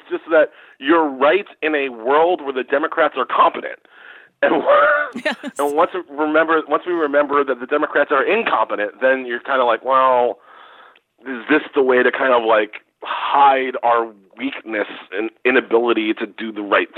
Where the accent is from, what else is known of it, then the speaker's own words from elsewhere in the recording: Queens, New York, United States; born there; Yeah. I like to tell people, look, I was born in Queens.